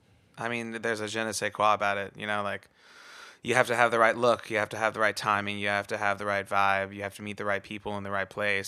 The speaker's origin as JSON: {"language": "English", "town": "Northridge", "region": "California", "country": "United States", "tie": "born there", "said": "I was born in a suburb of Los Angeles called Northridge, California."}